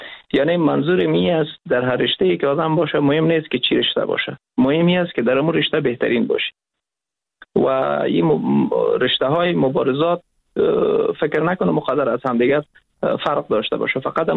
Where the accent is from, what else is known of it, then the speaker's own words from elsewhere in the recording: Afghanistan; به خاطر از اینکه ما افغان هستیم مشکل بود